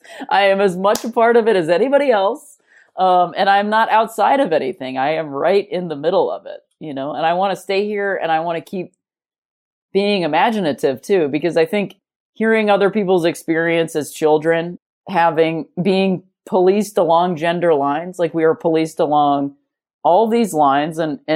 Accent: United States; especially in America, because I am an American person. I also have not traveled a lot

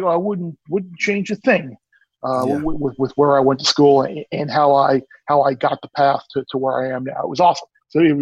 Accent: New York, United States; So, growing up in Long Island, it was either basically Penn State or you're watching the Notre Dame replay on Sunday.

